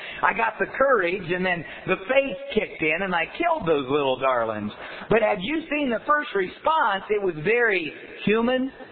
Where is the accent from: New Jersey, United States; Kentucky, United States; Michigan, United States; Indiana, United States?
Indiana, United States; I'm from Indiana, and so for all those years, I'm trying to learn to talk hillbilly.